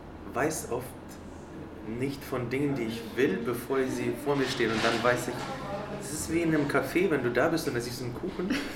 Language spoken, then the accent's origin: German; Ukraine; now in Karlsruhe, Germany; Ich komme aus der Ukraine. Ich bin gerade in Karlsruhe in einem Café.